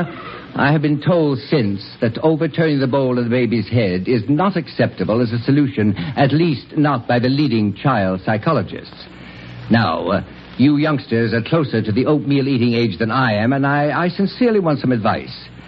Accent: Indiana, United States; I'm from Indiana, Joanne, so go right ahead.

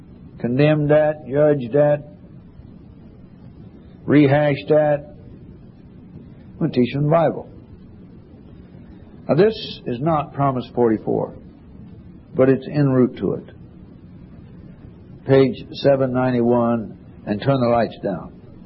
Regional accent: United States; born there; It's always made me very glad that I was born in the United States, because the United States is a unique country.

